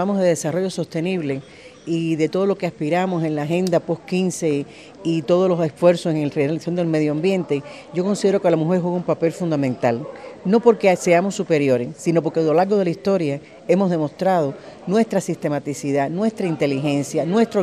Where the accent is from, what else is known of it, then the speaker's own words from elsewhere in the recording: Cuba; En mi país hemos tenido el privilegio que desde el triunfo de la revolución la mujer juega un papel fundamental en las líneas de dirección del país.